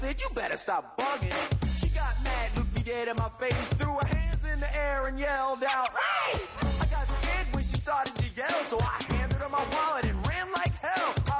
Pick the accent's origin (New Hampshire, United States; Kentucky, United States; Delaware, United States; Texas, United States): New Hampshire, United States; a business from my hometown in New Hampshire